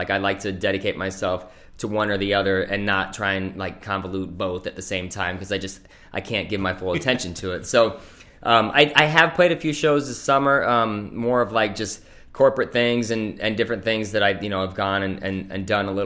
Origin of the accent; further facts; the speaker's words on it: Iowa, United States; and I'm from Iowa. I still, like, you know, I've lived, you know, out east for a little bit and stuff, and moved around a little bit, but like my family's still from Iowa. I love Iowa.